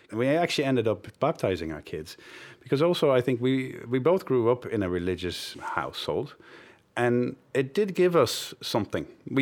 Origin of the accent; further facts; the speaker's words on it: Netherlands; also born or lived in Cameroon; I was born in the Netherlands, but when I was about 6 months old, we moved to Cameroon.